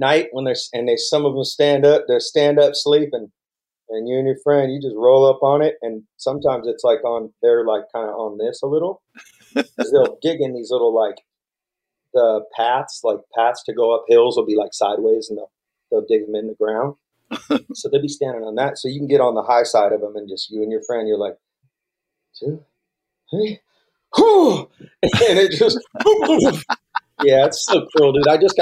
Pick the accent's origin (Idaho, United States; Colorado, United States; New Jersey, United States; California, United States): California, United States; Vacaville; And another thing I did just growing up in Vacaville that was kind of funny is I lived by this big old hill